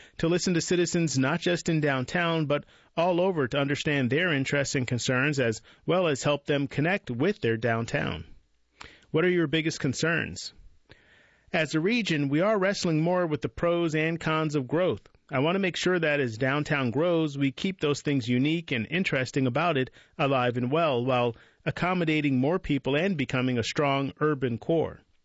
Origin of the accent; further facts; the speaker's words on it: Atlanta, Georgia, United States; I grew up in Atlanta, which is a wonderful city with a distinct culture and a tremendous amount of diversity